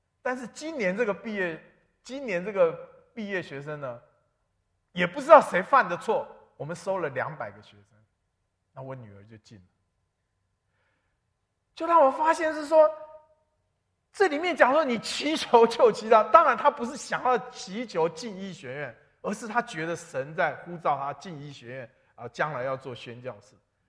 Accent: Taiwan; 我父亲是国民党军官，在台湾娶了我母亲是澎湖人，我父亲是湖南人。我从小就住在眷村里面

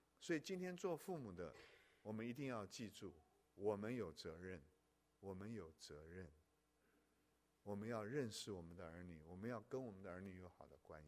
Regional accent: China; 我们中国人有一个很根深蒂固的错误的观念

